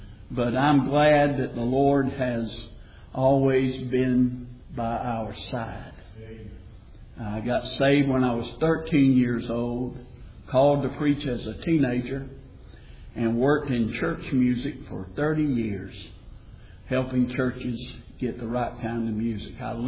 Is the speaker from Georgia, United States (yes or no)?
yes; Macon, Georgia, United States; I grew up in Macon. I lived in the peach orchard over there off of Broadway in that area.